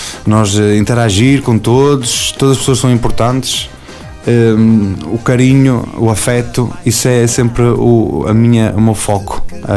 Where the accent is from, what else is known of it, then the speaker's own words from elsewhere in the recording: Vizela, Braga, Portugal; pastelaria Ponte Ló Delícia de Vizela, que é a minha terra.